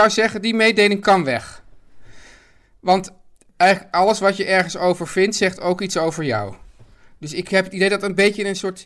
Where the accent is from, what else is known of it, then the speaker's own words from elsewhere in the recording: Amsterdam, North Holland, Netherlands; Ja, want jij komt uit Amsterdam-Zuid ik kom van het Prinseneiland.